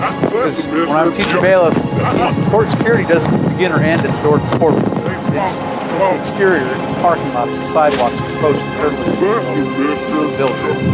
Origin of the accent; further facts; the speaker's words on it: Seattle, Washington, United States; moved away as an adult; I grew up in Seattle, worked in Seattle for about 22 years in the Seattle area before coming out here